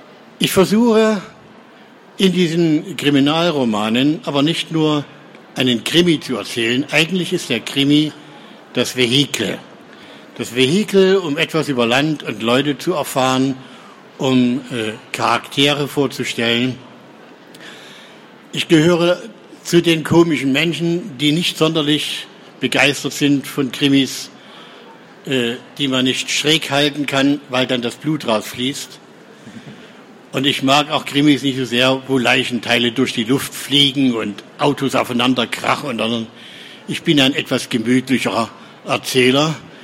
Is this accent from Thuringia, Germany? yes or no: yes; Weimar, Thuringia, Germany; lebt in Weimar, das ist auch meine Heimatstadt.